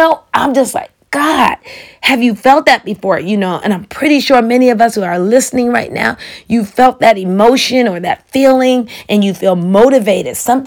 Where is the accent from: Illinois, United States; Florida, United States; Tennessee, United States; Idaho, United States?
Illinois, United States; Chicago; We grew up in Chicago, and I have three other siblings. It was four of us.